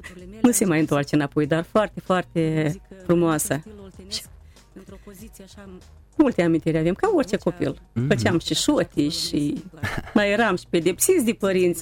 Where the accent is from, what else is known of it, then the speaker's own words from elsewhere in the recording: Ciciuleni, Hîncești District, Moldova; Dar undeva de vreo 10 ani aparținem raionului Hrâncești, satul Ciciuleni, satul meu de baștină dragă.